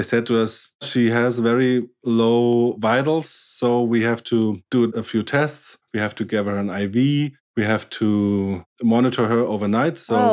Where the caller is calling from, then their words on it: Stuttgart, Baden-Württemberg, Germany; Very close to Stuttgart, Germany.